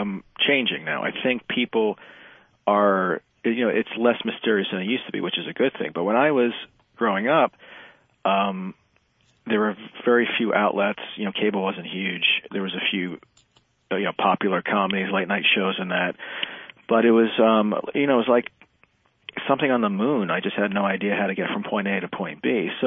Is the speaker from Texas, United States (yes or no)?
no; Virginia, United States; also born or lived in Maryland; Like, I grew up in Virginia and Maryland